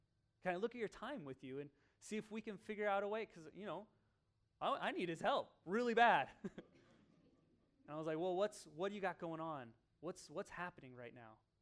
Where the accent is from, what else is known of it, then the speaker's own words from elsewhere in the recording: Oregon, United States; when I grew up in Oregon, and there was this thing called rain out there